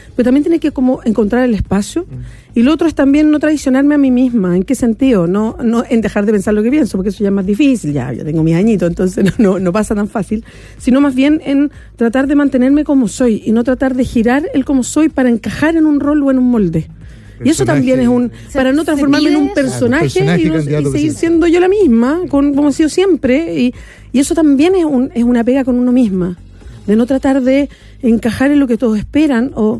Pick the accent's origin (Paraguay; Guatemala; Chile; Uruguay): Chile; como chilenos y como chilenas